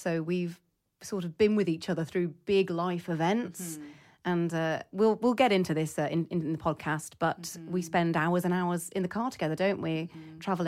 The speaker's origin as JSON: {"language": "English", "town": "Coventry", "region": "West Midlands", "country": "United Kingdom", "tie": "born or raised there", "lives_now": "Rugby, United Kingdom", "said": "Yes, born and raised in Coventry."}